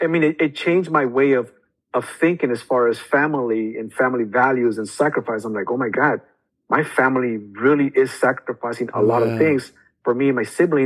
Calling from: California, United States; I'm actually in California.

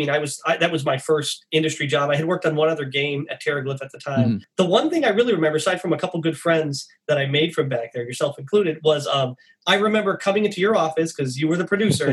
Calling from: Newport Beach, California, United States; I am in beautiful Newport Beach, California.

